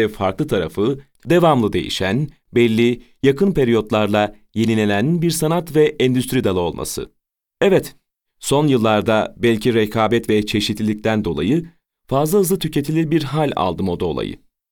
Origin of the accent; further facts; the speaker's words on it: Istanbul, Turkey; also born or lived in Bursa / Edirne / Vienna; İstanbul doğumluyum. Çocukluğum Bursa, Edirne ve İstanbul'da geçti. İstanbul Alman Lisesi'ni bitirdikten sonra Avusturya'nın başkenti Viyana'da üniversitede işletme tahsil ettim.